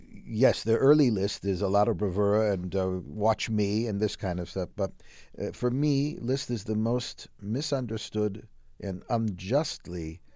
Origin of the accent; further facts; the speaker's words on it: Chicago, Illinois, United States; accent: Chicago; There are now 18 different cities that I go to four times a year, including London, England, with my Chicago accent.